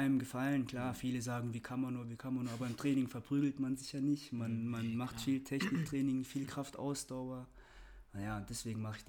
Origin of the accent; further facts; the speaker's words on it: Germany; Ich als Deutscher, den könnt ihr euch schön aufhängen.